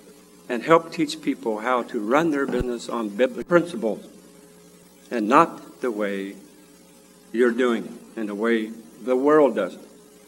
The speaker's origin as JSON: {"language": "English", "region": "Indiana", "country": "United States", "tie": "born or raised there", "said": "Born and raised in Indiana, grew up with my grandparents."}